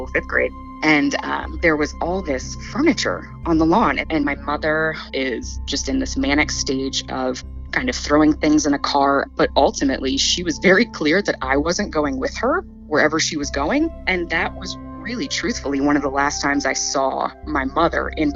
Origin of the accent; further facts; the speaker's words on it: Jacksonville, Florida, United States; born there; I was born in Jacksonville, Florida.